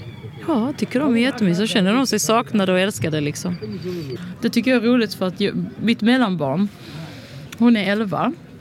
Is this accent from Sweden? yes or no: no; Palestine; För jag är ju palestinier och jag har ju följt den där frågan ända sedan jag föddes.